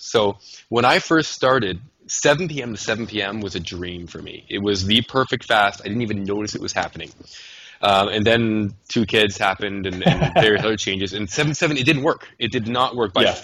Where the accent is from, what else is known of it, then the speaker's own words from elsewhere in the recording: Canada; because I'm a Canadian